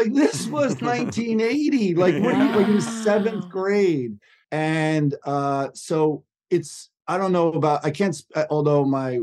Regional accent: New York, United States; Yeah, I did. I'm a New Yorker for sure.

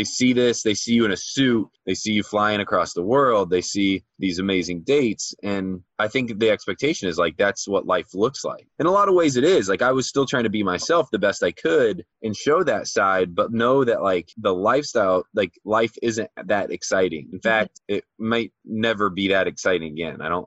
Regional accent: Midwest, United States; growing up in the Midwest, I remember I was 24 years old.

